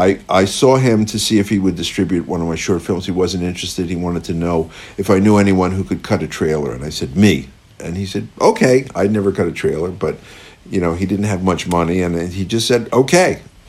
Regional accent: Philadelphia, Pennsylvania, United States; I grew up in Philadelphia, and I studied with the principal trumpet of the Philadelphia Orchestra, and I was very, very good.

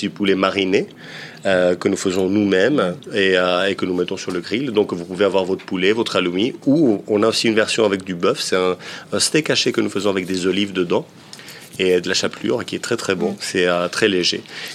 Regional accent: Peloponnese, Greece; Je suis originaire du Péloponnèse, tout à fait.

